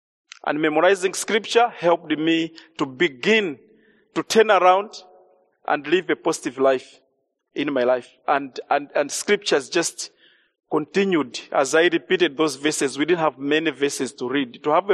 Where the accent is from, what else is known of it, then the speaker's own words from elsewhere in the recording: Malawi; I was born in Malawi at a mission station called Nkoma. That's where the early Dutch Reformed Church planted their first church in Nkoma. So my village is 5 kilometers from Nkoma.